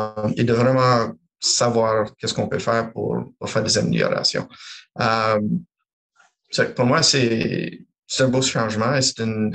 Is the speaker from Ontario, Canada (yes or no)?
yes; Sudbury, Ontario, Canada; je suis originaire de Sudbury, de la région nord de l'Ontario, à près de 200 km de la frontière du Québec. Famille francophone dans une communauté que, quand j'étais jeune, on était à peu près 60% de la communauté s'indiquait francophone.